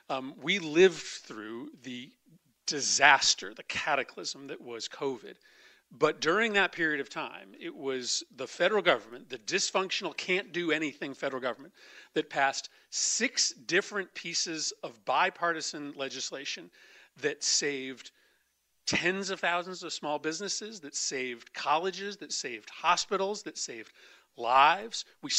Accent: Connecticut, United States; I grew up in Connecticut with two U.S. senators, right?

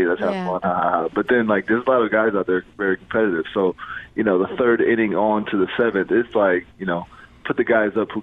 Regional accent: Ohio, United States; when I grew up over in Ohio

